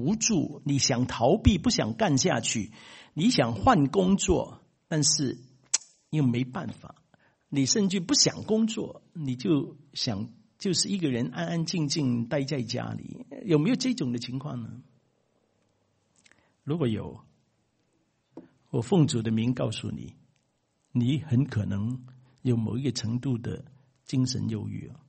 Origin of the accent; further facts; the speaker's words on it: China; 我们中国人呢，这个气很特别，老外啊他们不懂